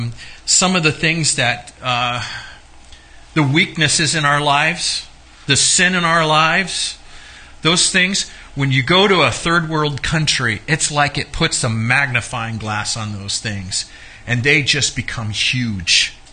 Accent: Grants Pass, Oregon, United States; moved away as an adult; now in Germany; I grew up in Grants Pass, so it was my home starting when I was about 12 years old, and that was back in 19...

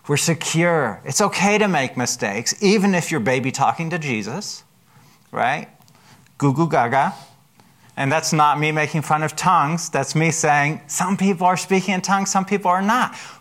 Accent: Germany; my church that I grew up with in Germany

